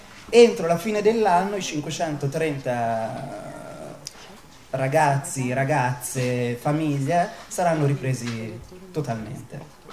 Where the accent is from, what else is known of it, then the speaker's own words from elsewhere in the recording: Tuscany, Italy; oggi il mio governatore, io sono toscano, si sente